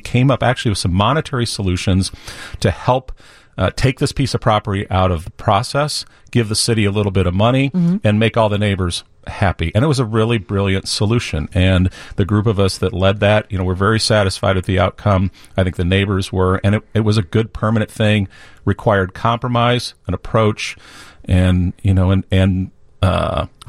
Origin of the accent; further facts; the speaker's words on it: Minnesota, United States; So primarily in Minnesota.